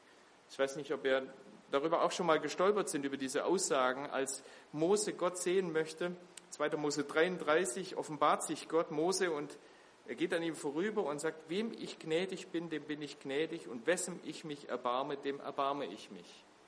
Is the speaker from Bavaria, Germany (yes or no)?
no; Baden-Württemberg, Germany; Ich bin Schwabe, das hört man wahrscheinlich auch.